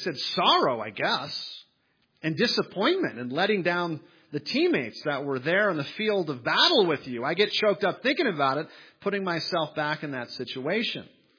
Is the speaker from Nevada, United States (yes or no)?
no; Minnesota, United States; I'm from Minnesota. I love the Minnesota Vikings, who have also lost four times in the Super Bowl and never won.